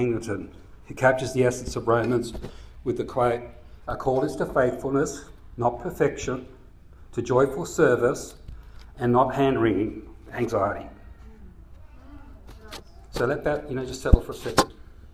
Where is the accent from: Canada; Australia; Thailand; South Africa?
Australia; also born or lived in Waco; now in San Angelo, United States; And so, Alice and I grew up in Australia. Kids were born in North Carolina.